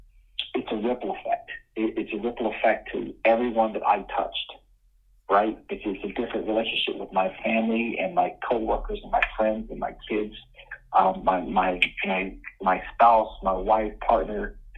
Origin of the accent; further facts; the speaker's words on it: North Carolina, United States; When I was a child and growing up in North Carolina, went to one of the few truly integrated churches in North Carolina at that time, a racially mixed church.